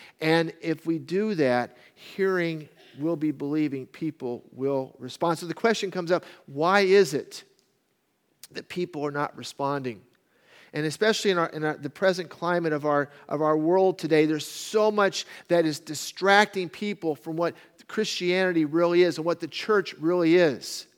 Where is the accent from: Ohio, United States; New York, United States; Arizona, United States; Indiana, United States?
New York, United States; New York City; But I am from New York City. I wasn't born there, okay? You can't hold that against me.